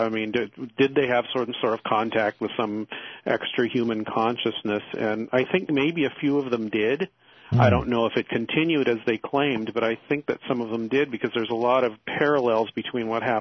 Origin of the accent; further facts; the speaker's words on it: San Diego, California, United States; now in Los Angeles, United States; since I grew up in San Diego and I live in L.A.